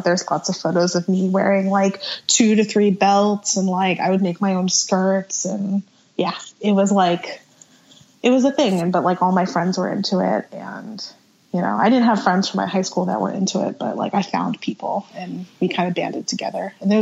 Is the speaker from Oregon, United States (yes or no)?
no; New Jersey, United States; growing up in Southern Jersey and going to those shows in Philly, there was a Nazi presence from like Keystone State Skins.